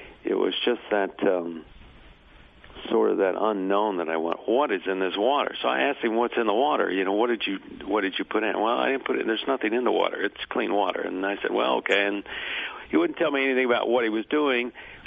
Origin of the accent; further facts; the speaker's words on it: Missouri, United States; You know, I'm originally from Missouri